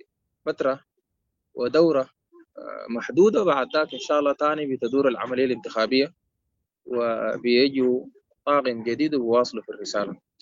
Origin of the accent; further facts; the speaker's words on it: Sudan; صحيح حالة الإحباط واليأس عندنا في السودان عموما يعني مسيطرة وشديدة